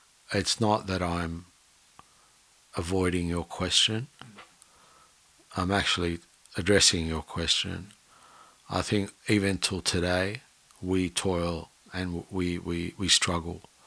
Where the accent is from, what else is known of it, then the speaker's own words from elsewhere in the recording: Australia; I'm an Australian, you're an Australian, okay?